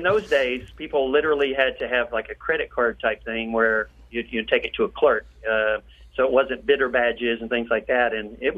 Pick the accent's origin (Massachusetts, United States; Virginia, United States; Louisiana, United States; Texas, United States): Texas, United States; accent: Texas; that's not my Texas accent getting in the way.